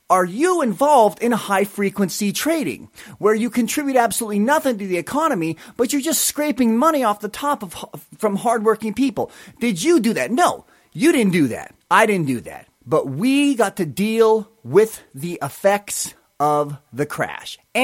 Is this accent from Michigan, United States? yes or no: no; California, United States; also born or lived in Montana; I was born in Montana, but I was raised largely in Southern California, but I've lived in dozens of different cities.